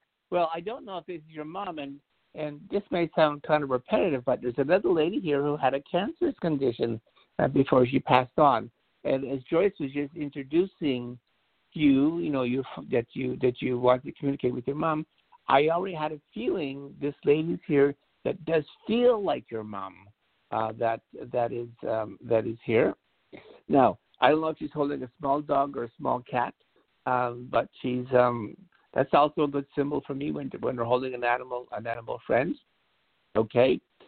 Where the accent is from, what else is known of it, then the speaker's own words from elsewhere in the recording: Montreal, Quebec, Canada; now in Lily Dale, United States; I'm literally from Montreal, Canada, living in Lilydale, New York.